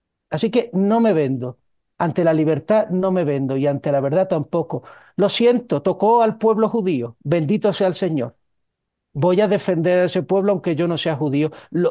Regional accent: Spain; yo llevo 41 años siendo español. ¿Ok? 41 años siendo español desde que nací.

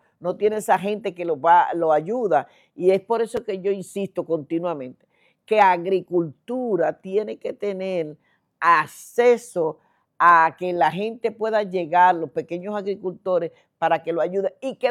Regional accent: Dominican Republic; yo soy dominicana, pero Moca me ha dado la bendición de tener un área para vivir muy, muy tranquila, y llevo más de 45 años viviendo en Moca.

